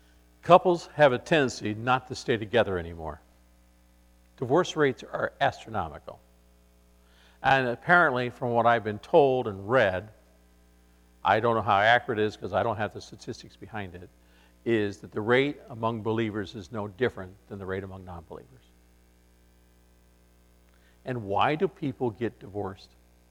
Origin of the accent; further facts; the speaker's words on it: California, United States; now in New York, United States; They say, where are you from? And I say, I'm from California. And they say, why in the world would you go to New York?